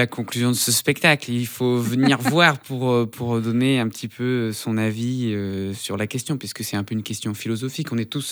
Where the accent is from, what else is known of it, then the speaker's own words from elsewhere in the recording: Hauts-de-France, France; Moi, je viens du Nord, on a une réputation d'avoir un sens de la famille vraiment très bien développé, parfois un peu trop.